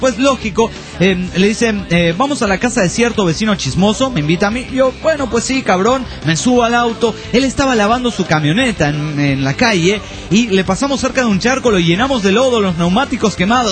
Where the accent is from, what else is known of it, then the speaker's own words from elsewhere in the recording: Mexico City, Mexico; también soy del DF.